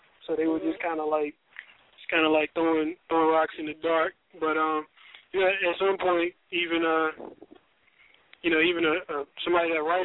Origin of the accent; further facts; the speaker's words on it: North Carolina, United States; I am from North Carolina, Wake County area. I will not say my hometown because they're whack.